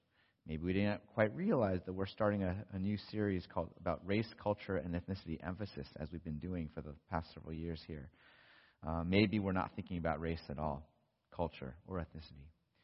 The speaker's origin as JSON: {"language": "English", "town": "Los Angeles", "region": "California", "country": "United States", "tie": "born or raised there", "said": "growing up in Los Angeles, Southern California, I technically was a minority because I was not and still am not white. I was Asian, I still am Asian."}